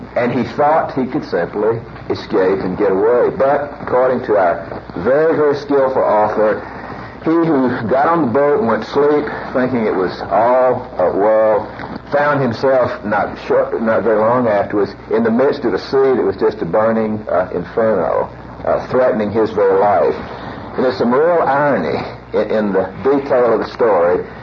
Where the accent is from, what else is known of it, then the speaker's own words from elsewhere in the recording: Deep South, United States; as I grew up in the Deep South. I grew up in a home where we always had a black servant who lived in the home.